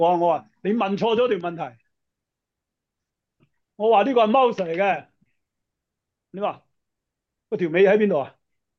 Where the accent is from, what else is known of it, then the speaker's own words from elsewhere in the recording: China; 咁我哋中国人啊，更加觉得五加皮添啦